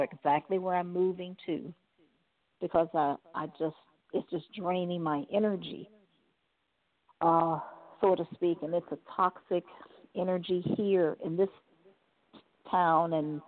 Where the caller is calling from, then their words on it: Cleveland, Ohio, United States; calling from Cleveland, Ohio.